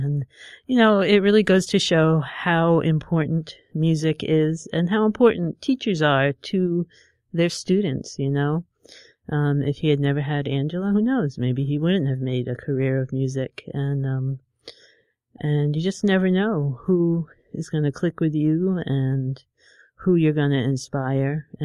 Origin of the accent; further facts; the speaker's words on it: Thomaston, Maine, United States; And I said, "Oh, I'm from Thomaston."